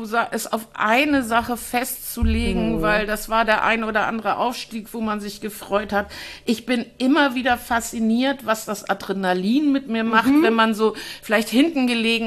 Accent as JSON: {"language": "German", "region": "Hamburg", "country": "Germany", "tie": "born there", "said": "Ich bin gebürtige Hamburgerin."}